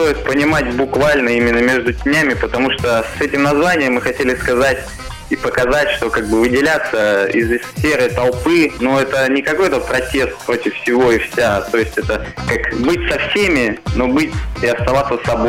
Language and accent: Russian; Novosibirsk, Novosibirsk Oblast, Russia; отыграли множество концертов в родном городе Новосибирске.